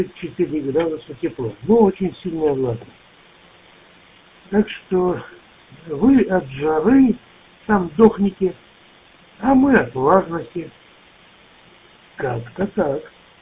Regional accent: Far East, Russia; с Дальнего Востока

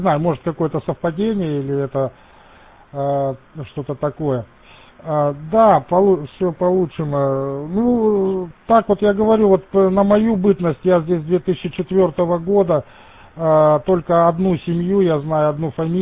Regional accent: Kyrgyzstan; moved away as an adult; now in Russia; А сам родом я из Киргизии, семья тоже, у меня жена в Киргизии родилась, дети в Киргизии родились. В 1994 году мы переехали в Россию, Пензенская область

